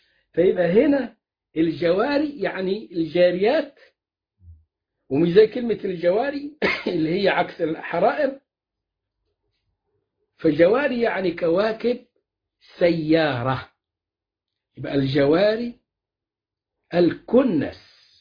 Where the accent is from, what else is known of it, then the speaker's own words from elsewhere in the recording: Egypt; واحنا كنا كمصريين وفلاحين ولا صعايدة